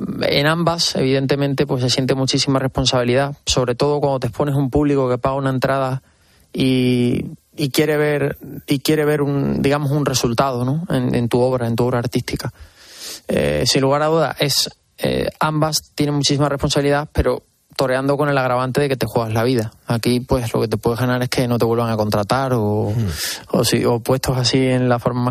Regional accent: Extremadura, Spain; Pues mi tierra me aporta todo. Mi tierra es mi raíz, es la esencia de lo que soy. Huelo a encina, a bellotas, a campo de Extremadura, ¿no?

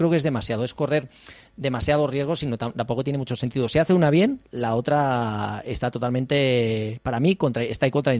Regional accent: Madrid, Community of Madrid, Spain; Madrid porque yo soy de Madrid

